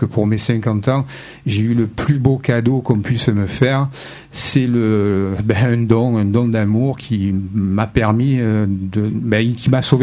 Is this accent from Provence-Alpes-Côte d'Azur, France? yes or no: yes; Aubagne, Provence-Alpes-Côte d'Azur, France; Je suis d'Aubagne, Laurent, oui, voilà. Je suis d'Aubagne